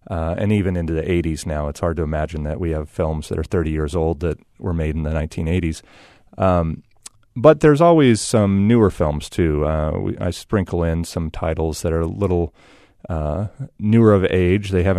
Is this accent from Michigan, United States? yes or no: no; El Paso, Texas, United States; which is also amazing that my hometown of El Paso, Texas, you know, can be host to such a magnificent film festival as this.